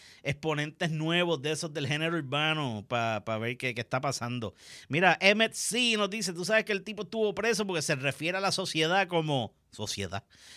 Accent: Puerto Rico; mira, yo soy puertorriqueño

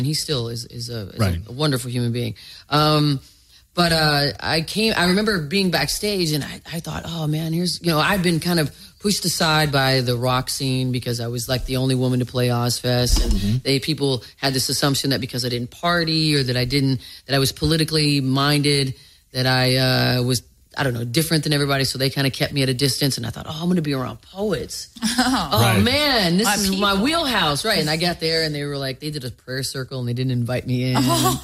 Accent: West Coast, United States; Okay, I'm from the West Coast. I'm a native, so I was always kind of a pariah because I liked East Coast hip hop better

